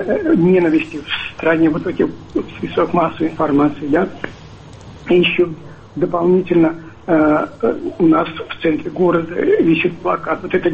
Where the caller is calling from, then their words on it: Ulyanovsk, Ulyanovsk Oblast, Russia; я из Ульяновска.